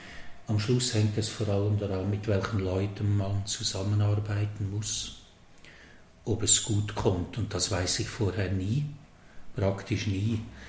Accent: Sarnen, Obwalden, Switzerland; in meiner Heimat in Sarnen, Stalden, kam ich dann 4 Jahre als Vikar nach Brunnen

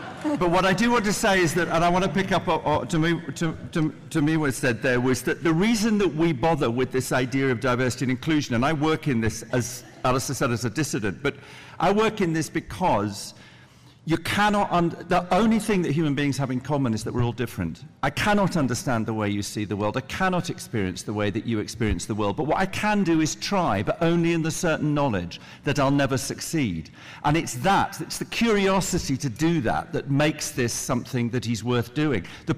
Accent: United Kingdom; he's Nigerian, and I'm British, and he's African, and I'm European

